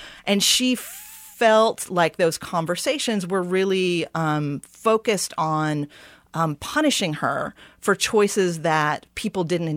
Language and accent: English; Troy, New York, United States; I was helping to build a tech lab at a residential YWCA in my hometown of Troy, New York.